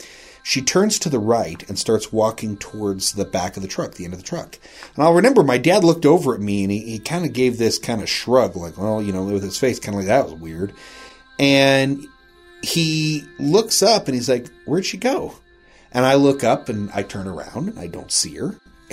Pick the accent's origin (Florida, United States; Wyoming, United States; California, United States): Wyoming, United States; Rawlins; we're from Rawlins